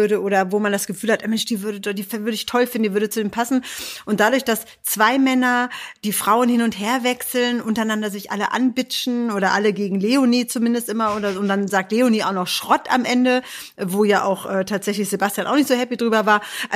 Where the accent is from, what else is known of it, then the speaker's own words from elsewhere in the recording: Hanover, Lower Saxony, Germany; Und wir sind ja Hannoveraner.